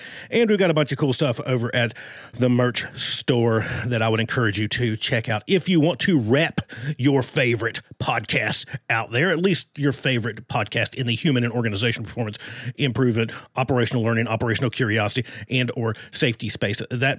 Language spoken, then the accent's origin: English; Appalachia, United States; And I'm a redneck from Appalachia.